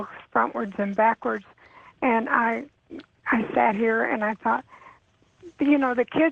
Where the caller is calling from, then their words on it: Sparks, Nevada, United States; I'm calling from Sparks, Nevada.